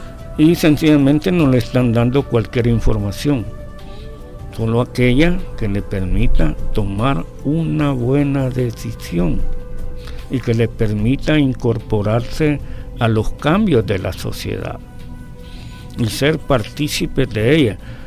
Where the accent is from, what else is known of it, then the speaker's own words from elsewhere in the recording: El Salvador; nos retrata de cuerpo entero como somos los salvadoreños vistos allá en el exterior, pues.